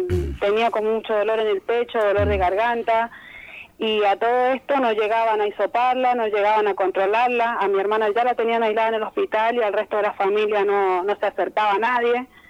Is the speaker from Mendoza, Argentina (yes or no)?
yes; San Rafael, Mendoza, Argentina; now in San Luis, Argentina; yo soy oriunda de San Rafael, Mendoza. Hace 9 años que estoy viviendo acá en San Luis.